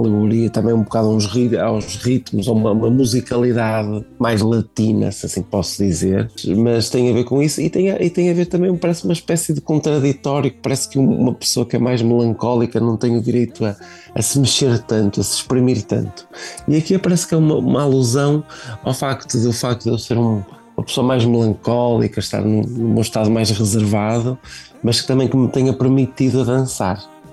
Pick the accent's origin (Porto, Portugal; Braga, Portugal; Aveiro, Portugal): Braga, Portugal; Eu sou do distrito de Braga, é a capital do meu distrito. Minhoto que eu sou.